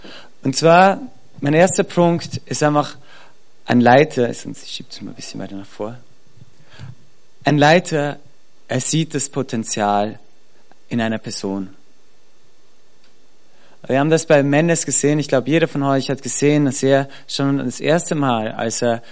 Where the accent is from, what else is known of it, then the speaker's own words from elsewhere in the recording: Austria; also born or lived in Switzerland; Ich bin Schweizer, wie gesagt, der in Österreich aufgewachsen ist.